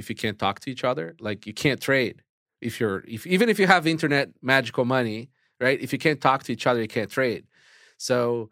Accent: Brazil; He's got like a little bit of the same abrasive sense of humor that I have because we're both from Brazil.

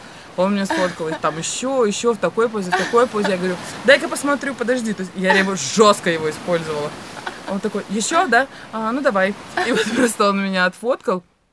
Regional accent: Russia; Я говорю, вот из России.

